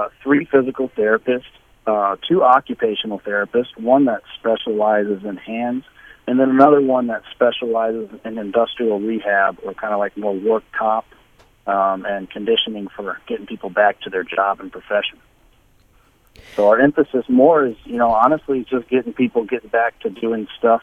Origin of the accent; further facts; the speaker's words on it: Augusta, Missouri, United States; I'm actually born and raised in Augusta, Missouri, right across the river. I attended Washington High School.